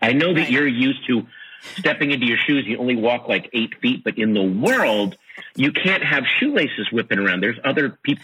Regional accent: Sterling, Virginia, United States; I grew up in Sterling, Virginia.

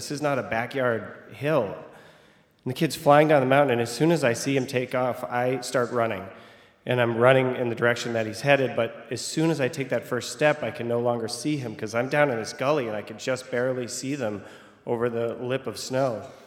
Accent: Vermont, United States; So I am from Vermont, and I love living in Vermont. And in order to love living in Vermont, you really need to love winter.

